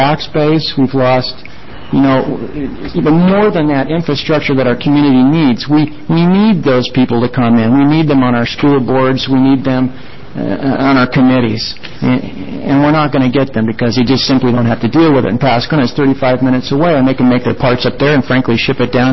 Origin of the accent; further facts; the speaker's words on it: Portland, Oregon, United States; now in Hermiston, United States; You know, I grew up in the Portland area, and I moved to Hermiston when I was 25